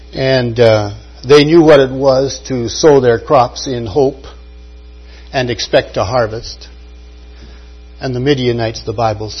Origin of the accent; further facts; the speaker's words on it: Saskatchewan, Canada; I come from Saskatchewan. I know what's going on right now.